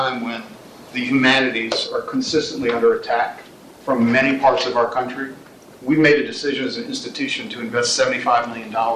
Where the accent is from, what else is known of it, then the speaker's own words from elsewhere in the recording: New Orleans, Louisiana, United States; I'm from New Orleans. I care deeply about historic preservation.